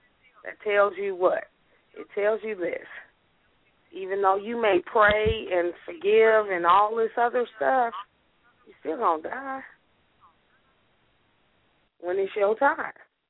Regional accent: Chicago, Illinois, United States; I'm not in Chicago. I'm from Chicago, but I used to do amateur poetry on the north side when I was back at home.

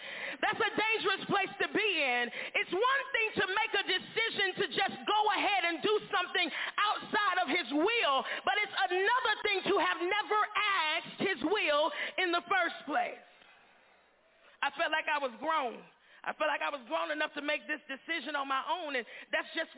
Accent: Jessup, Georgia, United States; I remember riding around my hometown of Jessup, Georgia, with a car full of people. I got Jessup folk in here.

